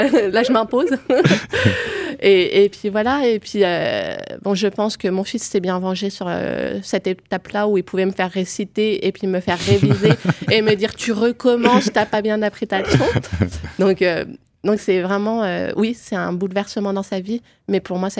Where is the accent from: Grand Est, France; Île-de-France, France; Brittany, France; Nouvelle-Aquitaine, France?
Grand Est, France; Épinal; parce que je viens d'Épinal, donc tous les jours à Nancy pour mes études